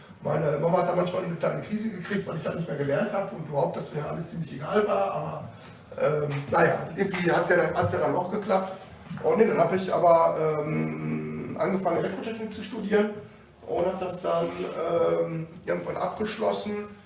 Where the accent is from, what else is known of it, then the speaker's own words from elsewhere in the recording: Hamm, North Rhine-Westphalia, Germany; Ich bin halt aufgewachsen in Hamm auf einem Bauernhof.